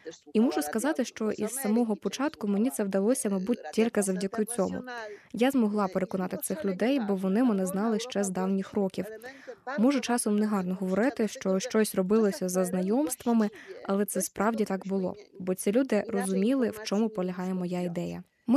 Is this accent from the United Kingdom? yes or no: no; Poland; Ukrainian is a second language; Я полька. Я не вдаю із себе білоруська.